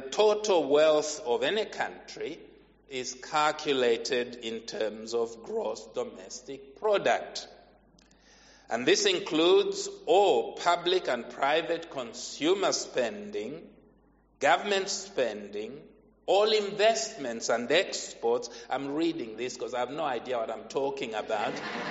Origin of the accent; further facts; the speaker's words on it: Zambia; My home country, Zambia, is somewhere around 108 in a list of 190 countries.